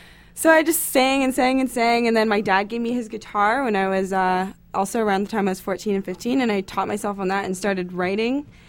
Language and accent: English; Brampton, Ontario, Canada; also born or lived in Kitchener; No, I grew up in Brampton, so I grew up beside Toronto.